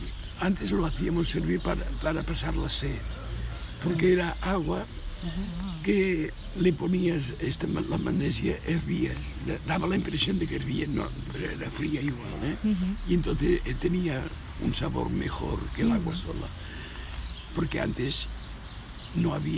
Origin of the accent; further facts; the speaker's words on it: Mollet, Catalonia, Spain; Yo nací en Mollet y mis padres tenían una casa en Mollet.